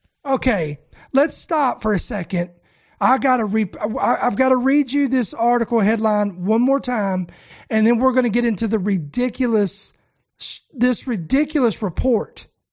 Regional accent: Kentucky, United States; I'm just a Kentucky boy. I was raised in Kentucky, lived and raised, born in Kentucky.

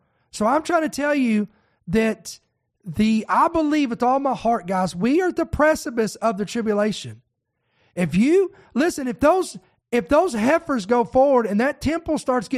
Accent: Louisville, Kentucky, United States; I was born and raised in Kentucky, and I was raised in Louisville, Kentucky. Or excuse me, I was born in Louisville, Kentucky, and lived out in different areas of Kentucky for about 23 years or so

